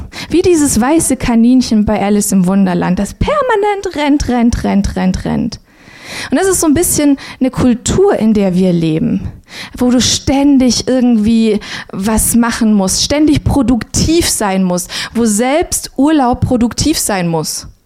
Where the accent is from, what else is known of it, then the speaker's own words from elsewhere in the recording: Baden-Württemberg, Germany; Ich bin ja im Schwabenland aufgewachsen, gell? Und da wird geschafft, du.